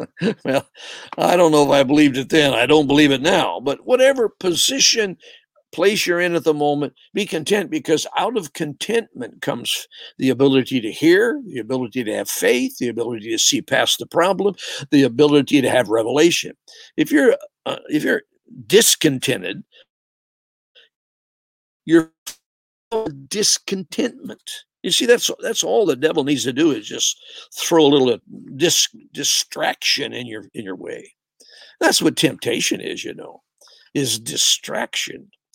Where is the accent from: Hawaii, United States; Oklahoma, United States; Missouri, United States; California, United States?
California, United States; born there; I was born in California, and there's some spots on earth that are really nice.